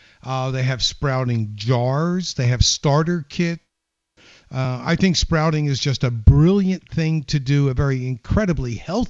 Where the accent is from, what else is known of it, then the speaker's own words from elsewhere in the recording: Texas, United States; well, growing up in Texas, you know, from the latter part of my life